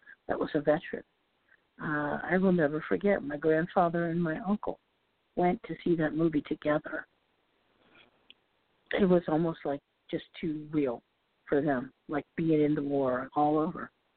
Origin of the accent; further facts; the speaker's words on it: Ohio, United States; Next month, hopefully, I will be in Ohio. Yes, Ohio, my home state.